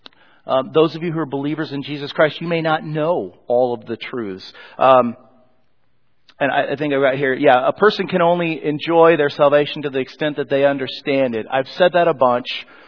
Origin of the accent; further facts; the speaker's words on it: Colorado, United States; Now, many of you know I'm from Colorado, and eventually you'll see me. I'll wear my Denver Broncos jersey, and I'll tell Colorado stories.